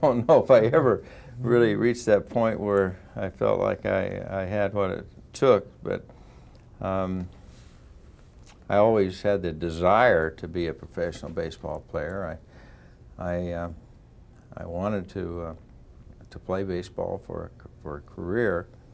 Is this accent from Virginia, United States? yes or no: no; Idaho, United States; he rented a car in Boise and drove to my hometown, which was about 60 miles from Boise.